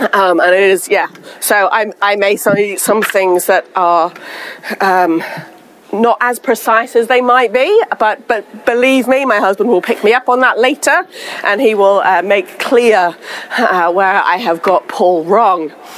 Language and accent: English; Texas, United States; accent: Texan; I'm trying to bring back my Texan accent, but in the midst of all of that, Houston allergies have not been kind to me